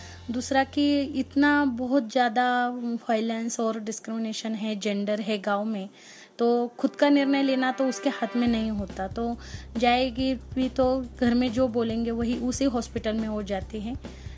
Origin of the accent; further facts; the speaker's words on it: Valle, Maharashtra, India; मैं महाराष्ट्र के पुणे डिस्ट्रिक्ट के वल्ले गांव से हूँ।